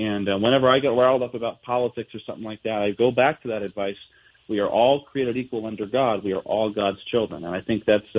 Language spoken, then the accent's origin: English; Great Falls, Montana, United States; I'm a fifth-generation Montanan, proudly raising the 6th. I grew up in Great Falls, proud product of those public schools.